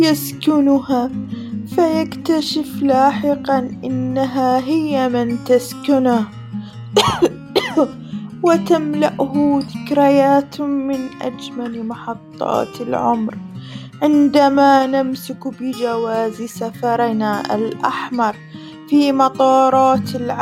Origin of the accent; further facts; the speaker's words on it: Bahrain; يتمسك بنا ويقدمنا أمام العالم كبحرينيين